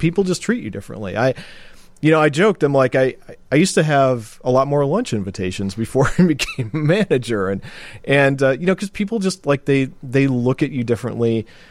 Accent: Illinois, United States; Because I grew up on the South Side.

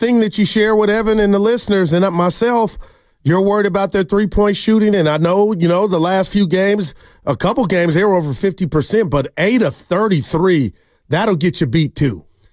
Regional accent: San Jose, California, United States; I'm from San Jose.

